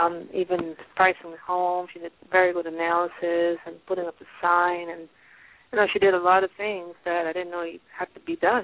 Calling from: Pennsylvania, United States; I am calling from Pennsylvania.

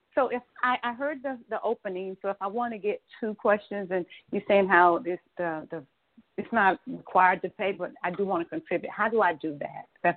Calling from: Atlanta, Georgia, United States; I'm sorry … I'm calling from Atlanta, Georgia.

